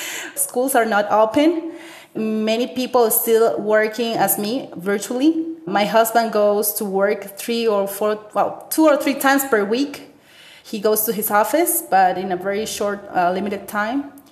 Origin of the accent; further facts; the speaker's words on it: Guayaquil, Guayas, Ecuador; English is a second language; now in Quito, Ecuador; So I'm from Guayaquil, but I live in Quito. Quito is the capital of Ecuador.